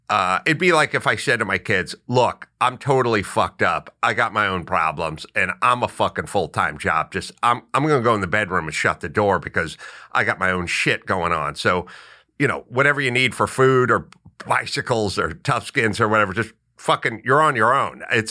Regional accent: North Hollywood, California, United States; You know, I was from North Hollywood. This is the 70s, early 80s.

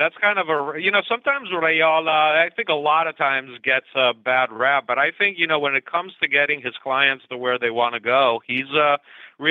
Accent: Padua, Veneto, Italy; he played for my hometown team, Padova, the first North American in Serie

